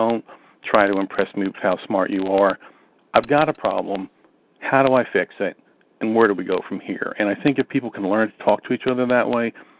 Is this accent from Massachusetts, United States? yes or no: no; New Jersey, United States; I think the reason that people like my Sopranos routine so much wasn't really because I was from Jersey